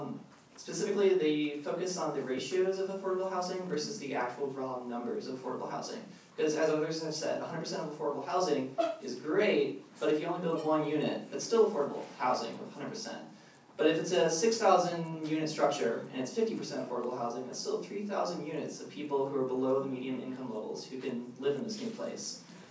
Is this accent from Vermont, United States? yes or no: no; Oakland, California, United States; And I also want to add that I am from Oakland